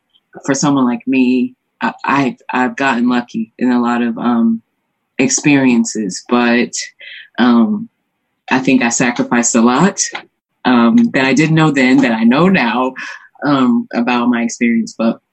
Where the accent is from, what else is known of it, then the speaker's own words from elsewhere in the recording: Austin, Texas, United States; also born or lived in Round Rock; I'm an Austin native, born and raised in the Austin area, Greater Austin, Round Rock.